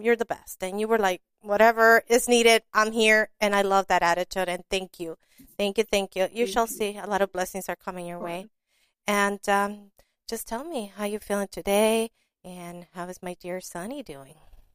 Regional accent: Long Beach, California, United States; I'm from Long Beach, as you know, and I'm proud of it. And, you know, I'm from the LBC, where a lot of stars come from, and I'm one of them, too.

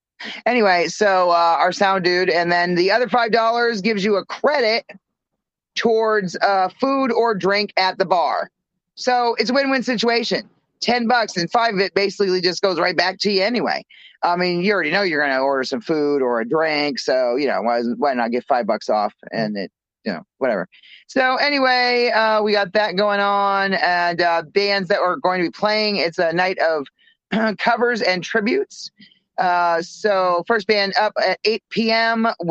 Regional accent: Maine, United States; And of course, I'm from Maine.

